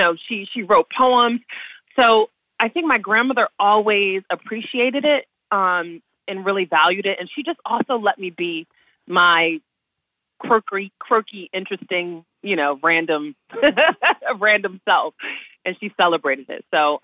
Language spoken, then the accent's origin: English; East Orange, New Jersey, United States; I grew up outside of Newark in the Oranges, East Orange, I thought I wanted to be a doctor when I was younger